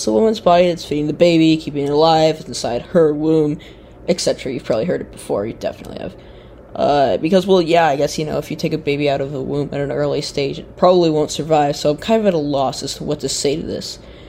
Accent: Chicago, Illinois, United States; I'm a conservative from Chicago.

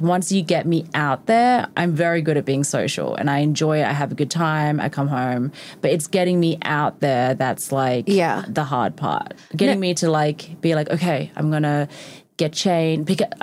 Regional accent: Australia; But yeah, I think it's more like I'm also Australian.

